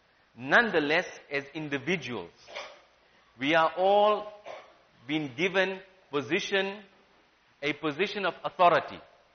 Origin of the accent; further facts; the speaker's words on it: South Africa; As role players within the fabric of society, as a South African, we should help in making a better life for all.